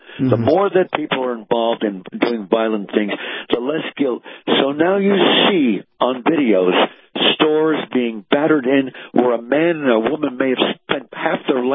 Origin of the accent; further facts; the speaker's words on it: New Jersey, United States; I grew up here in New Jersey, and in the early days, a lot of my appearances were on local TV in New York and what have you, because I wasn't known nationally.